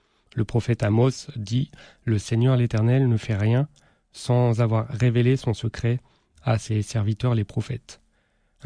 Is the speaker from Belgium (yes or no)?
no; Angers, Pays de la Loire, France; moved away as an adult; now in Montpellier, France; j'habite à Montpellier, mais je viens d'Angers où j'ai passé plus de 20 ans. Et où j'ai toujours des attaches très fortes. J'ai quitté l'Anjou il y a 17 ans pour poursuivre mes études débutées ici à l'Université des Sciences d'Angers.